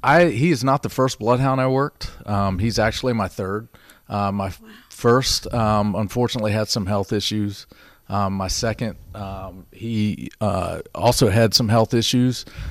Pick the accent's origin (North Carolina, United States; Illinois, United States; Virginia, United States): Virginia, United States; Hampton; I grew up in Hampton. Lived there all my life until briefly I went away to James Madison University.